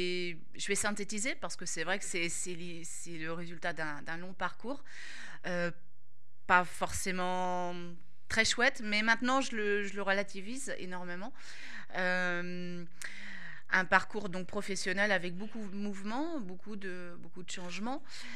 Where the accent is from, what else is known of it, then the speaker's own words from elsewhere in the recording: Saint-Nazaire, Pays de la Loire, France; born there; parce que je suis née à Saint-Nazaire